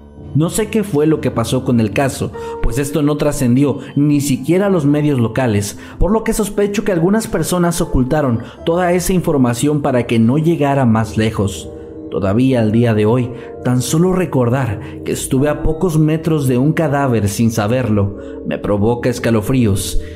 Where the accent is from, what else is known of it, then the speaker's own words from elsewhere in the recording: Guatemala; una tradición que se lleva a cabo en mi país, Guatemala, durante las fiestas patrias